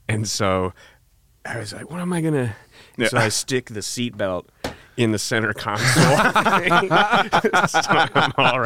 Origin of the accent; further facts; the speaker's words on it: Boston, Massachusetts, United States; grew up outside of Boston.